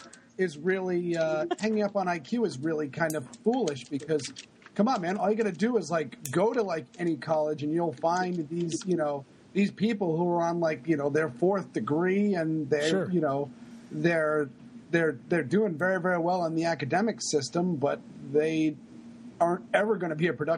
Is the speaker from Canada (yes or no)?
no; Maine, United States; there's up in my hometown up in Maine.